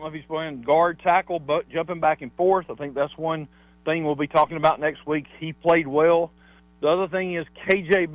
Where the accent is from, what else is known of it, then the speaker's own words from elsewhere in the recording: Royston, Georgia, United States; First of all, being from Franklin County originally, growing up in Royston, and my dad on the weekends would take me to Harbin Lumber.